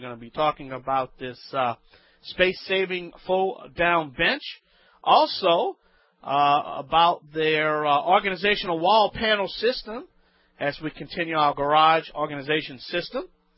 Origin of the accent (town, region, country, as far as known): Louisiana, United States